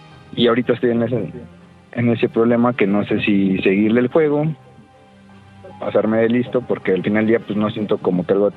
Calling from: Mexico City, Mexico; De Ciudad de México.

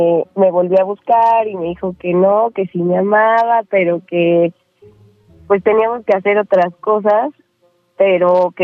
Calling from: Mexico City, Mexico; De la Ciudad de México.

